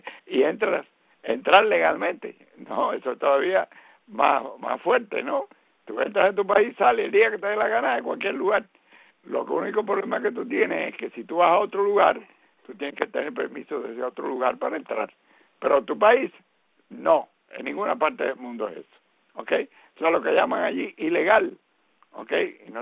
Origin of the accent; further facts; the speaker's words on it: Cuba; moved away; yo soy cubano como el que más. El hecho de que yo viva fuera del país no fue porque yo quería